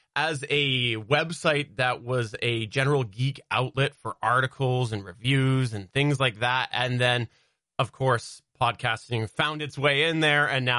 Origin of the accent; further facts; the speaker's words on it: Canada; And being Canadian, I have to say we do have a lot of impact from the U.S.